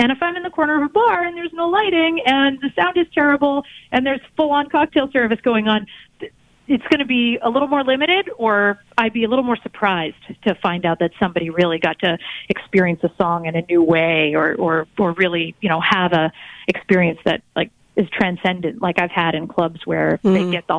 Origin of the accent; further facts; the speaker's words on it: Boston, Massachusetts, United States; I'm originally from Boston, how to get back to Boston by way of Connecticut.